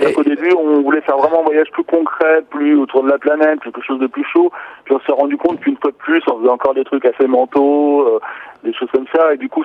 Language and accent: French; Lyon, Auvergne-Rhône-Alpes, France; on est de Lyon